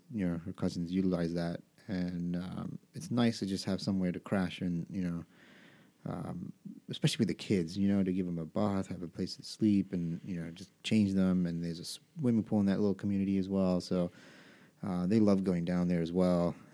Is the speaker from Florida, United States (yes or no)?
no; Atlanta, Georgia, United States; also born or lived in England; No, I was born in England. I lived there for about 9 years and then moved to Atlanta. So, and then I was in Atlanta all the way, pretty much rest of elementary, middle, high school.